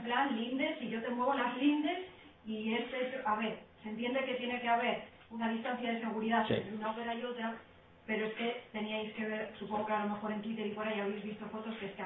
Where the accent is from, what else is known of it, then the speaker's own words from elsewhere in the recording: Ponferrada, Castile and León, Spain; now in A Coruña, Spain; yo soy aquí de Ponferrada, pero llevo bastantes años viviendo en Coruña.